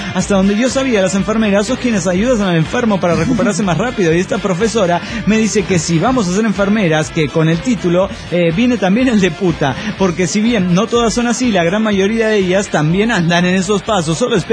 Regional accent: Guadalajara, Jalisco, Mexico; de Guadalajara, Jalisco, México.

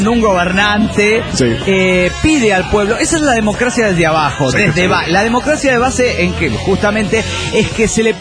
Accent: Guadalajara, Jalisco, Mexico; de Guadalajara, Jalisco, México.

